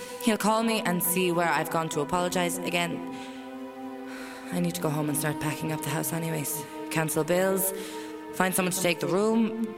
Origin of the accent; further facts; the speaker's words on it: Turkey; English is a second language; It's Turkish. I'm from Turkey.